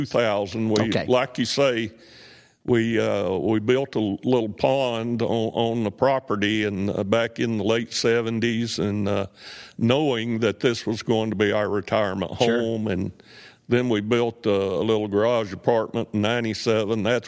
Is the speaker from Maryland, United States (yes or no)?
no; Gadsden, Alabama, United States; And growing up in East Gadsden, the values that were set